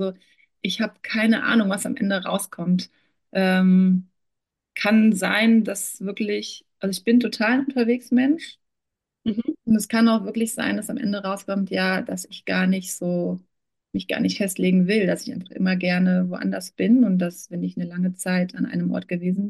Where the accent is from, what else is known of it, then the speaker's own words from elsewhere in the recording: Berlin, Germany; moved away; ich komme aus Berlin und meine Eltern sind damals mit uns noch vor dem Mauerfall rüber. Sie wurden quasi rausgeschmissen, kann man schon sagen.